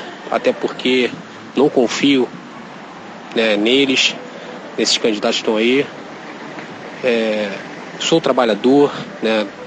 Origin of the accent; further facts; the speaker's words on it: Rio de Janeiro, Brazil; Tenho 34 anos. Sou do Rio de Janeiro.